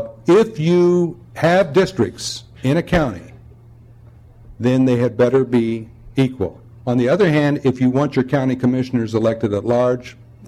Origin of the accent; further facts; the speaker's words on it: Indiana, United States; Now, in my home state of Indiana, they did a beautiful job of this.